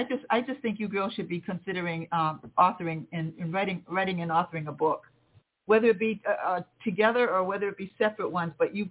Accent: Cape Cod, Massachusetts, United States; I worked for this very wealthy couple on Cape Cod, which I was from Cape Cod.

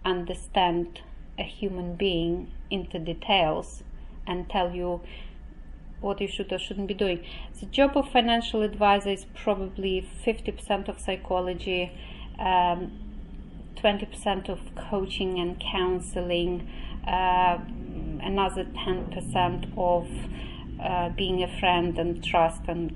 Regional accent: Ukraine; born there; English is a second language; moved away as an adult; also born or lived in Russia; I came into the country at the age of 31. I am a qualified lawyer back home. I was born in Ukraine, lived in Russia for a long time.

